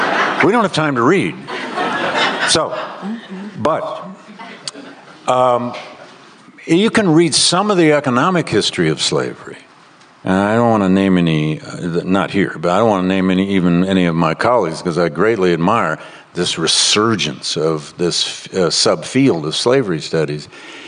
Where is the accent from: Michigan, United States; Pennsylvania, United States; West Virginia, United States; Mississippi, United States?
Michigan, United States; Flint; I grew up in Flint, Michigan, when General Motors was the Amazon of its time.